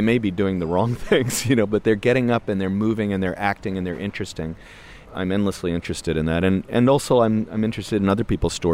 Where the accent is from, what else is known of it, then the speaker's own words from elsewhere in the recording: New York, United States; My relationship to the city changed. You mentioned 9/11. When I grew up, it was sort